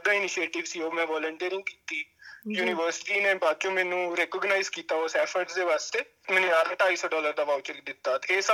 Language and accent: Punjabi; Moga, Punjab, India; moved away as an adult; now in Australia; ਮੈਂ ਪੰਜਾਬ ਤੋਂ ਮੋਗਾ ਸ਼ਹਿਰ ਤੋਂ ਬਿਲੋਂਗ ਕਰਦਾ।